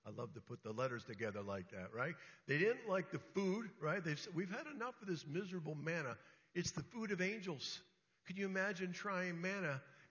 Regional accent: United States; Because frankly, I'm an American. I like stuff done now.

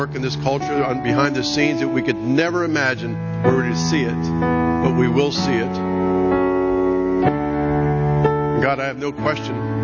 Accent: Pittsburgh, Pennsylvania, United States; I grew up around Pittsburgh, and that was the city of champions back in the 70s.

